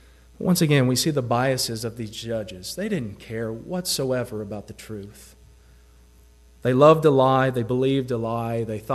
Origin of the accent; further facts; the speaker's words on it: the South, United States; accent: southern; Y'all, you people, my southern accent, y'all destroy this temple